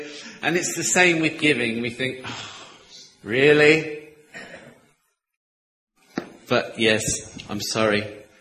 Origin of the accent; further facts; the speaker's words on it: London, United Kingdom; I'm basically a Londoner. I was a special needs teacher there for a long time